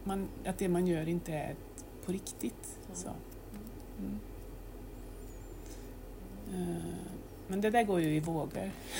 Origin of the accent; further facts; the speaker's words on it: Karlstad, Värmland, Sweden; Jag är väl född i Karlstad, antar jag.